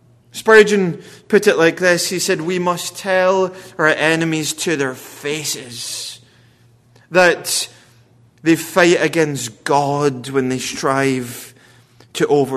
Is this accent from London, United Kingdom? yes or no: no; Scotland, United Kingdom; And growing up in Scotland and state school, we used to say if someone mistreated you